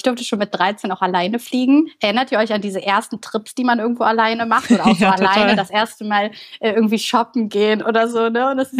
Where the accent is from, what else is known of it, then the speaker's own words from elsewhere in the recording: Bulgaria; now in Germany; ah, ich komme aus Bulgarien.